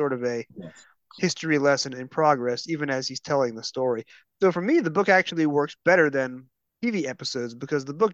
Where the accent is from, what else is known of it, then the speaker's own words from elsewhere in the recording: United States; I will say that growing up in the States, our history never quite got as far as 1746.